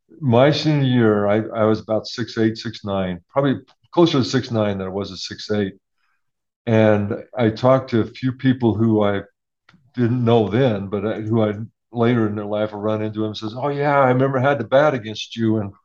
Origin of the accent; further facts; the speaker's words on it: Riverton, Utah, United States; Well, I grew up in Riverton, Utah, which was just a small town when I was growing up. I call it the sweet spot of growing up. It was just in the 60s and 70s in a small town.